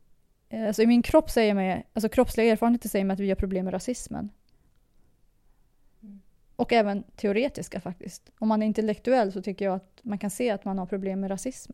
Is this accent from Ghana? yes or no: no; Iran; now in Sweden; jag kommer från Iran, men jag har bott i Sverige ganska länge.